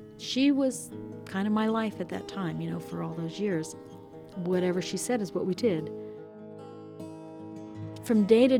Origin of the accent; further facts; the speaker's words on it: Hopland, California, United States; I'm from the Hopland Rancheria, Hopland Band of Pomo Indians.